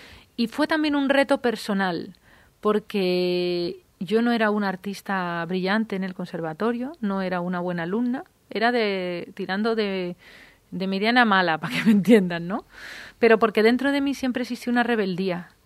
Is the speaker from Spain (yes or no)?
yes; Toledo, Castilla-La Mancha, Spain; born there; yo nací en Toledo. En Toledo han estado siempre presentes las tres culturas. Entonces, al ser una ciudad multicultural, para nosotros es lo normal el mestizaje, la fusión.